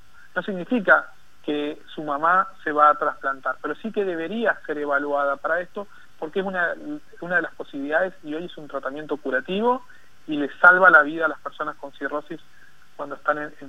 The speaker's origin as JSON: {"language": "Spanish", "region": "San Juan", "country": "Argentina", "moved": "yes", "lives_now": "Buenos Aires, Argentina", "said": "ya llevo muchos años viviendo aquí en Buenos Aires, pero bueno, mis orígenes están ahí, si bien soy sanjuanino"}